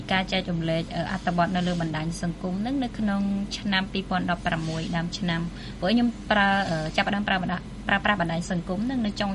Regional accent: Krakor, Pursat, Cambodia; ខ្ញុំមានស្រុកកំណើតនៅខាងខេត្តពោធិ៍សាត់នៅភូមិក្រាំងធំឃុំអូសិនដាន់ស្រុកក្រកោខេត្តពោធិ៍សាត់ហើយឪពុកម្ដាយខ្ញុំគឺជាកសិករ

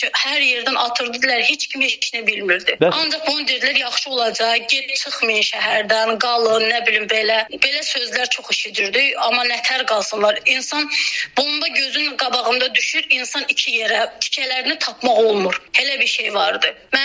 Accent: Lankaran, Lankaran District, Azerbaijan; İndi mən özüm Lənkəranlıyam. Lənkəranda evim falan heç nəyim yoxdur.

